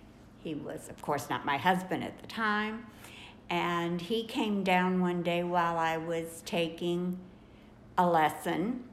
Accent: St. Louis, Missouri, United States; I grew up in St. Louis, Missouri. I had a good childhood.

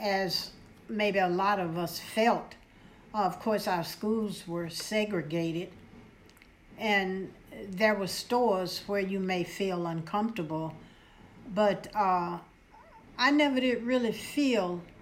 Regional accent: Birmingham, Alabama, United States; I grew up in Birmingham, Alabama, and I attended school, elementary and high school there.

